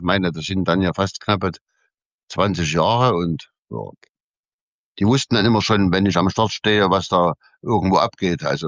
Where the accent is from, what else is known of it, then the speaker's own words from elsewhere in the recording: East Germany, Germany; Ja, aber ich wusste ja nicht als Ossi, wie ich da hinkomme mit der Straßenbahn